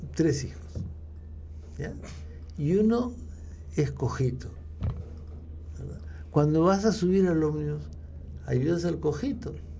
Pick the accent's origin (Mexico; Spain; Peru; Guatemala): Peru; Lima; yo he sido dramáticamente asmático de niño, como buen limeño, ¿no?